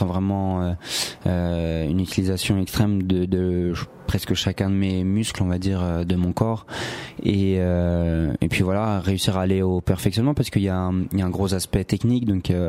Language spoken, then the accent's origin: French; Bobigny, Île-de-France, France; also born or lived in Paris; Je suis né à Paris et après j'ai vécu une partie de mon enfance à Bobigny.